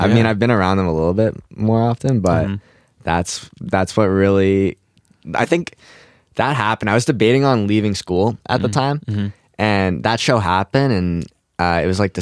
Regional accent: Boston, Massachusetts, United States; And he's like, and then I was like, I'm from Boston.

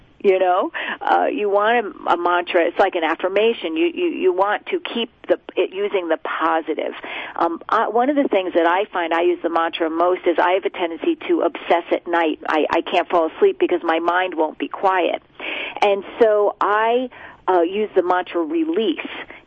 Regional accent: New York, United States; I come from Rockland County, and I spent most of my years in Rockland and Orange County. But it's a different pace. Now I live in the Finger Lakes in upstate New York

